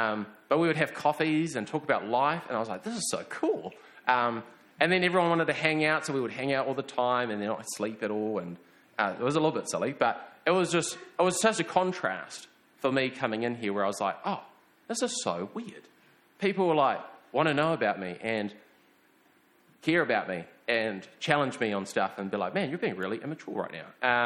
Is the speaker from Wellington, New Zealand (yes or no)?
yes; Upper Hutt, Wellington, New Zealand; But I remember when I first moved up to Palmy, I was from Upper Hutt. We were in a Baptist church down there. And even though I was young, growing up there, being a teenager, it was very much just a Sunday thing.